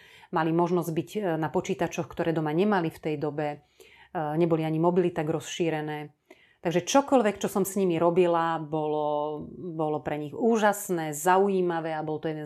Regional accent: Dechtice, Trnava Region, Slovakia; ako náhle som povedala, že som z Dechtíc

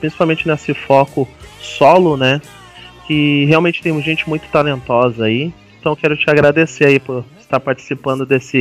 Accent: Porto Alegre, Rio Grande do Sul, Brazil; now in São Paulo, Brazil; Eu sou de Porto Alegre, na verdade, né? Agora eu tô morando em São Paulo.

